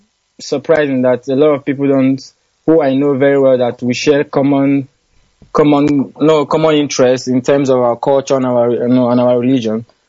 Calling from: Russia; I'm calling from Russia.

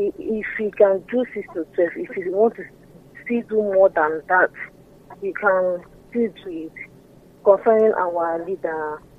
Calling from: Portugal; from Portugal.

